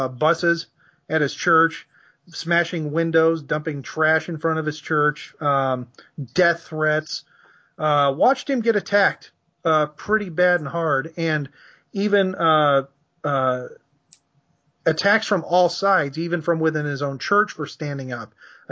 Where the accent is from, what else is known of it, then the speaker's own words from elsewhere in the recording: Iowa, United States; We're both from Iowa.